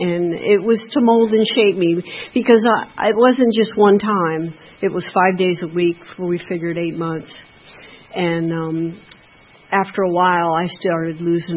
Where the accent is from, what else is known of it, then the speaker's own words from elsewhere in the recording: Florida, United States; born there; I was born in Florida, and I'm from an Irish Catholic family.